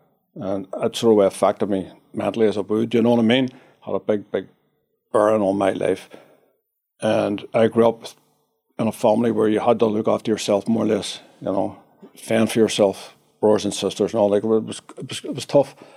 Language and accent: English; Belfast, Northern Ireland, United Kingdom; And in Belfast